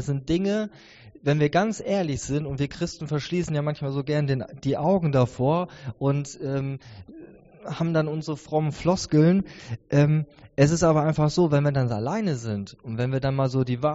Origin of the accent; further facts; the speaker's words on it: Northern Germany, Germany; now in Koblenz, Germany; Jetzt wisst ihr genau, wo ich herkomme. Ich komme aus dem hohen Norden ursprünglich. Lebe jetzt aber auch schon ganz. Eigentlich bin ich Rheinländer, solange wie ich jetzt schon hier lebe.